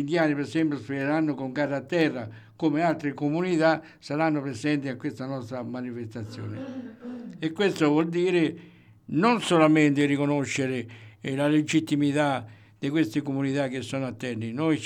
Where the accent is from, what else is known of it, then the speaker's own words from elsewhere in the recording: Terni, Umbria, Italy; io sono ternano a tutti gli effetti, perché sono nato nel Palazzone.